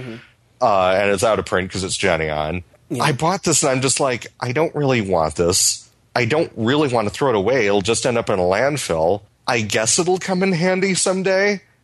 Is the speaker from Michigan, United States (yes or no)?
yes; Detroit, Michigan, United States; I grew up in Detroit. The only second language I know is hate.